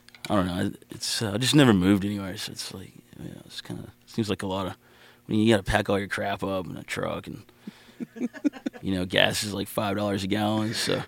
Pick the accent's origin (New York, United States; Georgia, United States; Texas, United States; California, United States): Texas, United States; Austin; also born or lived in Tucson, Arizona; born in Tucson, mm-hmm. Arizona. And then and I'd moved to Texas when I was, like, 4 or 5 years old. So I grew up there in Austin, pretty much.